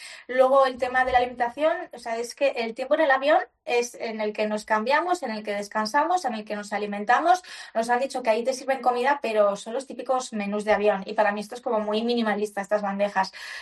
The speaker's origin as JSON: {"language": "Spanish", "country": "Spain", "said": "Nos apuntamos a atletas de todas partes del mundo, yo soy la única española"}